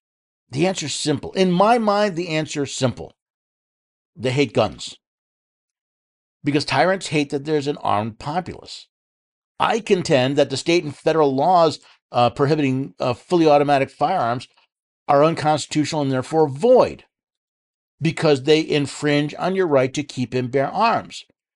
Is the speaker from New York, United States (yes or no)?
yes; New York, United States; now in Tennessee, United States; Again, I was born and raised in New York. I actually had a carry permit in New York.